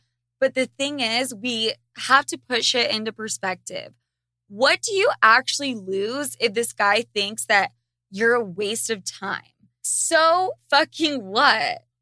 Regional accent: Utah, United States; I grew up in Utah, obviously. I went to Catholic school, so I don't know anything about this.

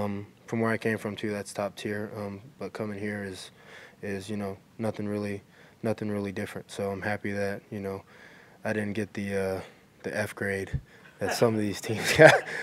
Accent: Sanford, Florida, United States; also born or lived in Fernandina Beach; I was born in Fernandina Beach. People think I was born in Sanford, though.

